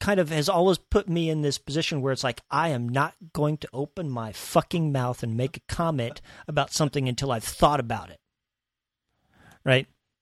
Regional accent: Dodge City, Kansas, United States; being taught literature badly and being growing up in Dodge City

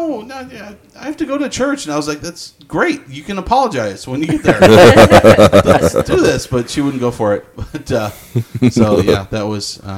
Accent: Chicago, Illinois, United States; born there; Just because I was born in Chicago.

